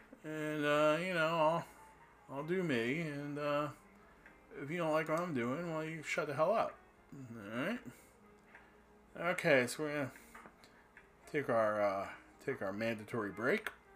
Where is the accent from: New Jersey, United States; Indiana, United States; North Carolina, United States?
New Jersey, United States; And growing up in the Jersey Shore, I used to go out blue fishing all the time on the charter boats.